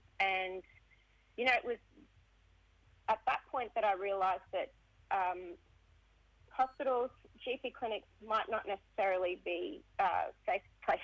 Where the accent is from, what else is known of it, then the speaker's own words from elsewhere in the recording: Badu Island, Queensland, Australia; now in Townsville, Australia; I grew up on Batu Island, but I call Townsville home now, so I'm on Bindle and Woolgaragaba country.